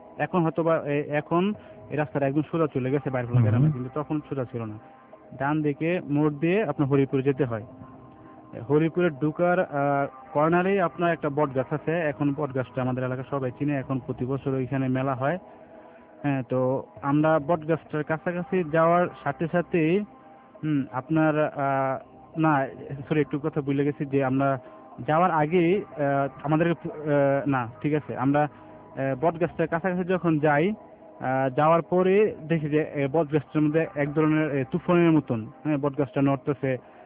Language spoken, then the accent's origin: Bangla; Mirsigiri, Chittagong Division, Bangladesh; also born or lived in Homna; ওই বছরই আমরা আমাদের গ্রামের বাড়ি মিরসিগিরি থেকে আমাদের হোমনা পপারে চলে আসি।